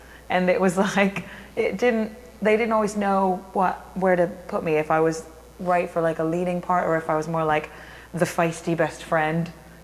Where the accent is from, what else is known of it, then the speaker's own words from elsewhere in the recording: United States; especially as an American, it's all like this really kind of nasally, twangy sounding, and I don't sound like that.